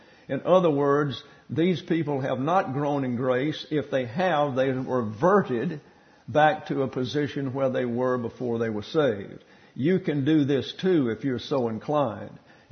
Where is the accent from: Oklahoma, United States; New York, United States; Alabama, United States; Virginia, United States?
Alabama, United States; As you all know, I'm from Lower Alabama.